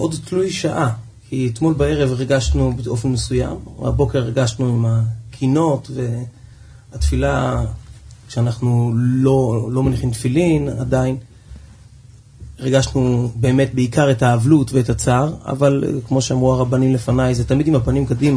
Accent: Tel Aviv, Tel Aviv District, Israel; now in Ramat HaSharon, Israel; אני כבר 12 שנה ברמת השרון בשליחות, בבית חב"ד, אבל גדלתי בשכונת רמת אביב, רמת אביב ג' בצפון תל אביב

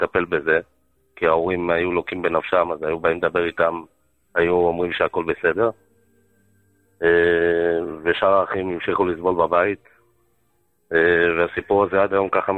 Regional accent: Bnei Brak, Tel Aviv District, Israel; אני גדלתי בבית של 10 אחים. פה בבני ברק.

